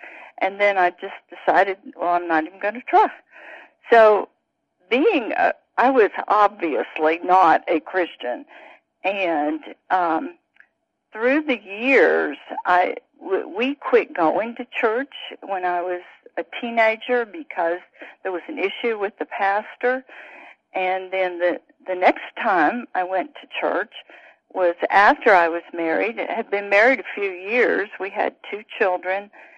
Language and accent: English; the South, United States; I grew up in the South. You can probably tell.